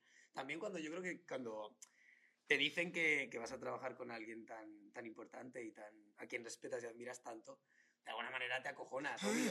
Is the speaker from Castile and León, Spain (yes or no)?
no; Madrid, Community of Madrid, Spain; Yo soy de Madrid, pero tengo nacionalidad británica también.